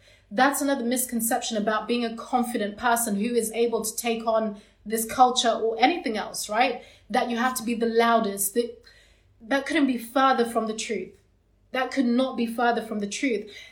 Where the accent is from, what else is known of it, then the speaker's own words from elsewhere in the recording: Zimbabwe; So in some cultures, including my own on some level, I'm from Zimbabwe in Africa